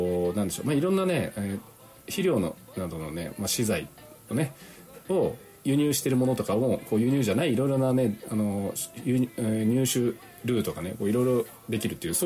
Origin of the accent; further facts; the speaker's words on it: Unzen, Nagasaki, Japan; ベルガモット農場がある雲仙市、ね、私の出身雲仙市もねオーガニックビレッジ宣言する